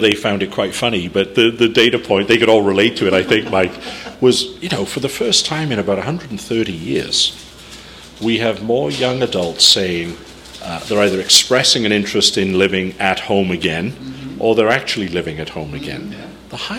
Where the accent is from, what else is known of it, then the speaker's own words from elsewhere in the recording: Wales, United Kingdom; now in United States; I grew up in Wales